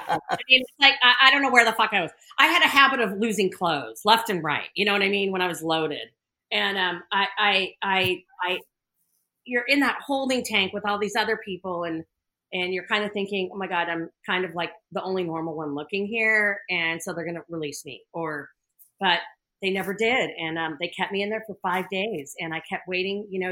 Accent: Los Angeles, California, United States; I came from a nice family, and I, you know, I grew up in Hancock Park, and I went to a private girls' school

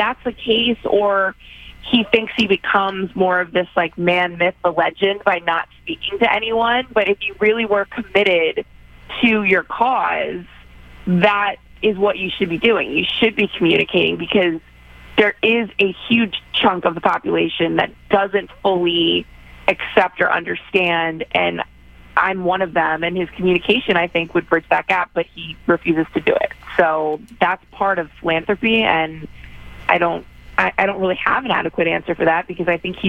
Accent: Florida, United States; I'm from South Florida. That is just something you do not do.

